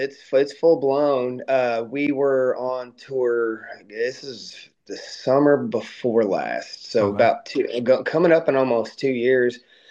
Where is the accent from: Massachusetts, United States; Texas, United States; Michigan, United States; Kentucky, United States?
Kentucky, United States; Louisville; We're driving back, and we had already entered the state of Kentucky. We're from Louisville.